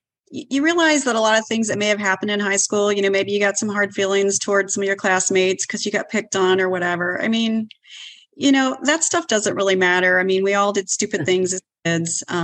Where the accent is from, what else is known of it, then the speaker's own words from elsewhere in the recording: Bartlesville, Oklahoma, United States; born there; I was born in Bartlesville.